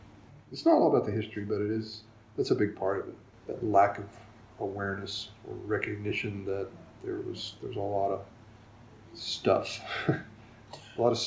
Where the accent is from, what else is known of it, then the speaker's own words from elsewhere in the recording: Tahlequah, Oklahoma, United States; Growing up in Tahlequah, a lot of that stuff, you know, Trail of Tears and all the history that goes along with it.